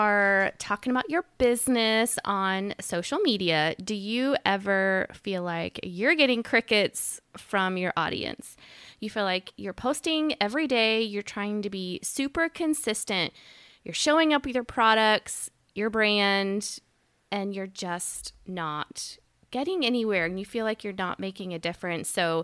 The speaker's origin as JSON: {"language": "English", "region": "Florida", "country": "United States", "tie": "born or raised there", "said": "me growing up in Florida near the beach, a large body of water to me is like ocean, beach, you know?"}